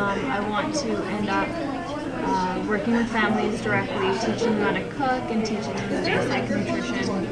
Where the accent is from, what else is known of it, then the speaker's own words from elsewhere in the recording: Calgary, Alberta, Canada; now in Edmonton, Canada; I grew up in Calgary for most of my life and came up here specifically for school.